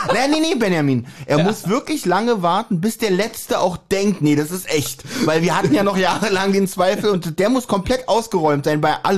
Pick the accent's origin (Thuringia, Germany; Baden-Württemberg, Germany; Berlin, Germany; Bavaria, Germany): Berlin, Germany; Ost-Berlin, wir sind aus Friedrichshain, Charlottenburg.